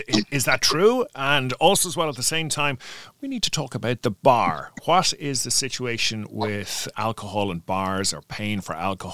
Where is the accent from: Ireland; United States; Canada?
Ireland; What areas would we know as Irish people?